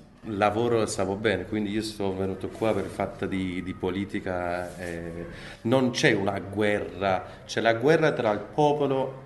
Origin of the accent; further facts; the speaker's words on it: Iran; Italian is a second language; now in Italy; ho dovuto fare un passo come clandestino, uscendo dall'Iran di nascosto.